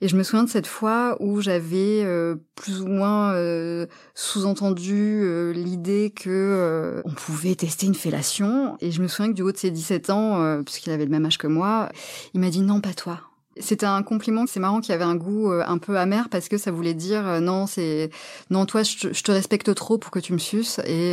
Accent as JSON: {"language": "French", "town": "Marseille", "region": "Provence-Alpes-Côte d'Azur", "country": "France", "said": "J'étais lycéenne à Marseille, là d'où je viens."}